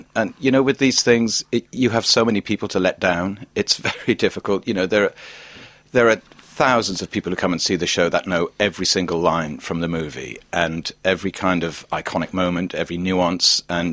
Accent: Wales, United Kingdom; I was a young Welsh kid who went to a drama school in North London, and I could sing because I'm Welsh.

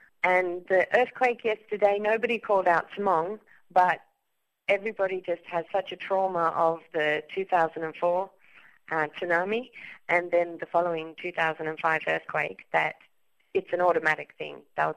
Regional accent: Brisbane, Queensland, Australia; born there; I was born in Brisbane, and my parents live just in the mountains behind the Sunshine Coast. So it's a small town called Candanga.

